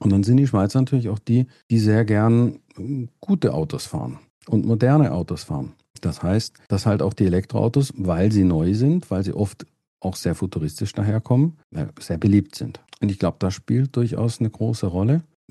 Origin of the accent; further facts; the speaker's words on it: Germany; now in Switzerland; ich komme ja ursprünglich aus Deutschland, also auf der anderen Seite der Grenze ganz nah.